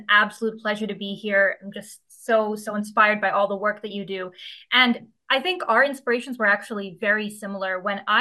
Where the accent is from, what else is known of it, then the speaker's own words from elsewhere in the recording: California, United States; I also had a very unique background. I grew up in the Silicon Valley.